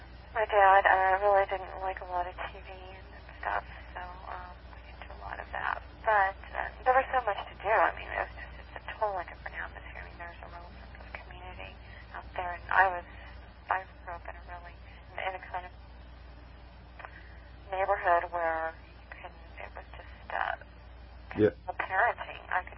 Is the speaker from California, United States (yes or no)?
yes; California, United States; I grew up in the Bay Area, actually.